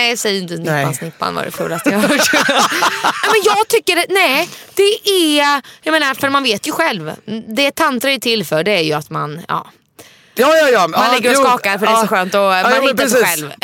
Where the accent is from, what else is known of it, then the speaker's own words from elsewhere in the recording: Sweden; Nej, men det är för att de vet att vi är svenskar.